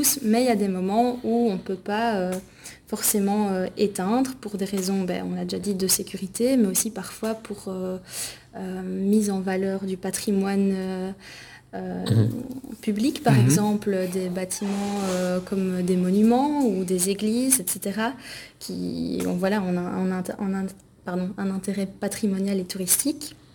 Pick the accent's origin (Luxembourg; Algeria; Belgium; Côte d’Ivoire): Belgium; c'est des questions qui sont très sensibles chez nous en Belgique et qui le sont moins en France